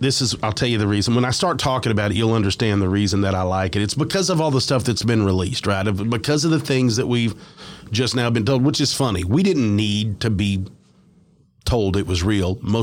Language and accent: English; Mobile, Alabama, United States; born there; I was born in Mobile, Alabama in 1964. Until I was in my mid-20s, I had never been on ground much higher than a couple hundred foot above sea level.